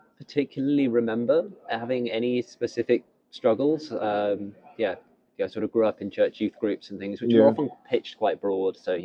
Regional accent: South West England, United Kingdom; now in Scotland; I'm not Scottish myself. I'm from Devon, from the southwest of England. Both my parents had faith. My dad was from a Christian family.

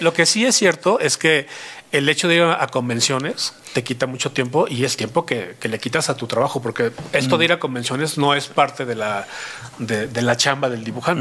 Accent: Mexico; el equipo de trabajo somos todos mexicanos.

